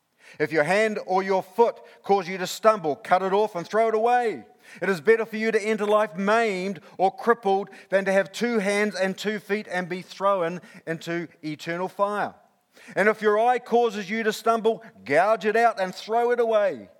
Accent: New Zealand; and of course I'm a Kiwi and an All Black fan.

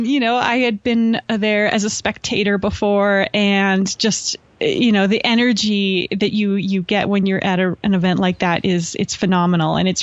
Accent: Canada; represent my home country of Canada

